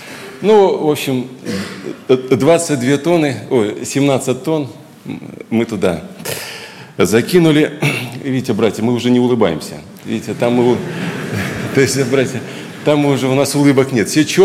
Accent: Mozyr, Gomel Region, Belarus; А еще когда узнал, он с моего города, братья, с Мозыря.

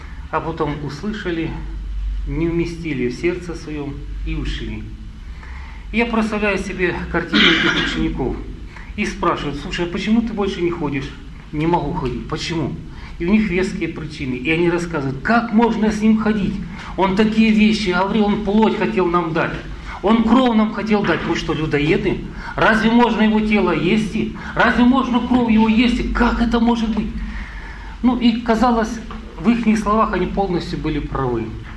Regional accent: Kakhovka, Kherson Oblast, Ukraine; Я с Украины … Это юг Украины, Одесское объединение, город Каховка. Это кто в Крым ехал, это как раз через нас дорога, там Херсонская, Крымская дорога.

